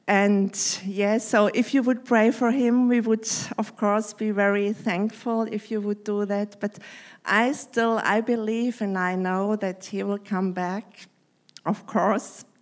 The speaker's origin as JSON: {"language": "English", "country": "Germany", "also_born_or_lived": "Switzerland", "second_language": "English", "said": "I'm from Germany, so my English is not the best."}